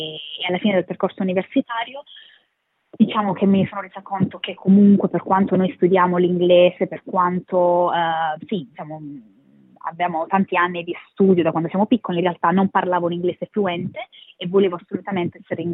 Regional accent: Basilicata, Italy; moved away as an adult; also born or lived in Varese; Io sono della provincia di Potenza, un piccolo paesino nella Basilicata, e i miei genitori vivono ancora lì. Io però ho fatto l'università a Varese, quindi a 18 anni, quasi 19, sono andata via, mi sono trasferita a Varese.

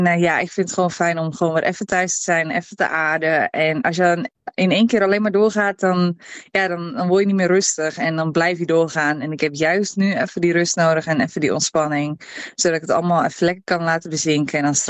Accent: Volendam, North Holland, Netherlands; born there; Ik ga volgende week lekker terug naar Volendam om daar wat interviews te doen. En natuurlijk gewoon lekker om terug te zijn in mijn geboortedorp.

